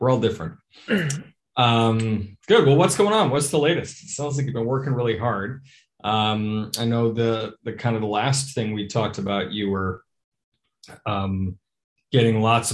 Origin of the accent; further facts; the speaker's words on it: Minneapolis, Minnesota, United States; I grew up in Minnesota